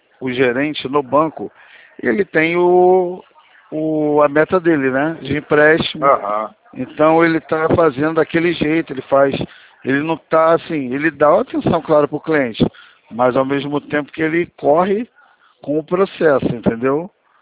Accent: Rio de Janeiro, Brazil; Sou daqui de Campo Grande.

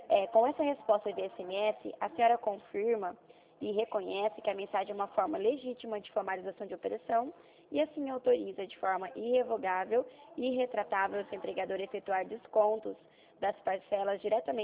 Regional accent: Presidente Prudente, São Paulo, Brazil; Eu sou de Presidente Prudente

